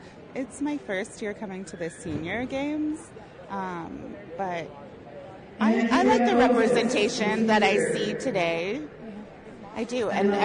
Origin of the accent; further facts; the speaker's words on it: Kiana, Alaska, United States; I'm from Kayana, Alaska, north.